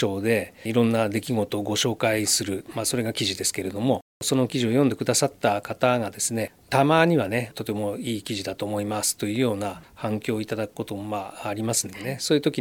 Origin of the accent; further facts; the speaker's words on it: Fujisawa, Kanagawa, Japan; 私藤沢で生まれ育って今も住んでるので、自らが生まれ育って住んでる地元の記事を書きたいと希望してですね